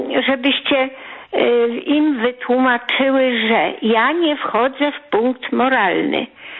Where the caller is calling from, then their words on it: Subcarpathian Voivodeship, Poland; z Podkarpacia.